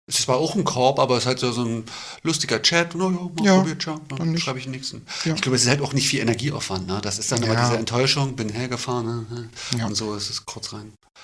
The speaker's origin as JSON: {"language": "German", "country": "Austria", "said": "Ich komme aus Österreich."}